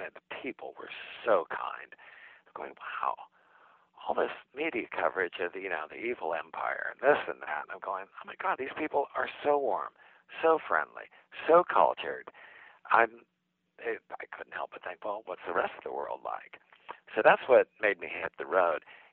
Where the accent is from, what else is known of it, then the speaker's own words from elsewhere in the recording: California, United States; I grew up in the Bay Area